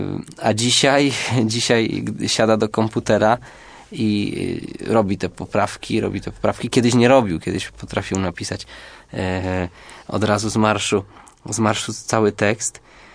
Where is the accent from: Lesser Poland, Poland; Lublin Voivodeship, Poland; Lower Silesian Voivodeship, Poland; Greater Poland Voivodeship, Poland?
Greater Poland Voivodeship, Poland; Bojanowo; Opowiada o prawdziwym ogrodzie, który mi przez lata młodości towarzyszył w moich rodzinnych stronach.